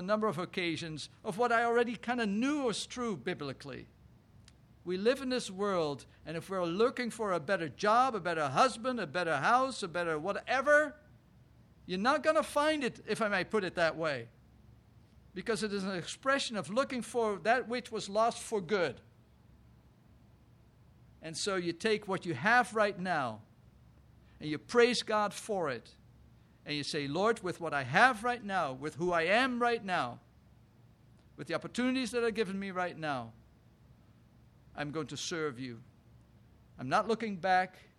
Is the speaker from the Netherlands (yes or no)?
yes; Netherlands; now in United States; I, as an immigrant, I came from the Netherlands in 1982